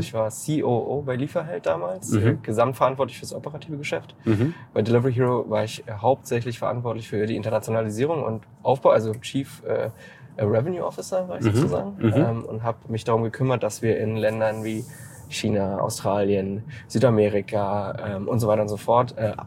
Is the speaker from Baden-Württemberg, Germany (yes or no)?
no; Berlin, Germany; born there; Ich bin waschechter, gebürtiger Berliner.